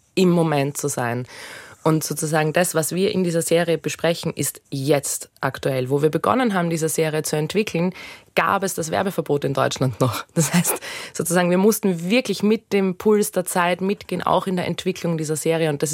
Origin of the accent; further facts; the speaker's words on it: Austria; Was auch für mich ein Vorteil ist, sage ich mal, als Österreicherin